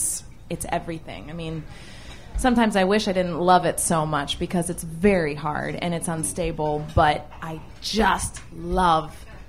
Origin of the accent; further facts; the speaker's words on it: Maine, United States; also born or lived in New York; I grew up, I'm from Maine originally. I grew up dancing hardcore, you know, in ballet class every single day.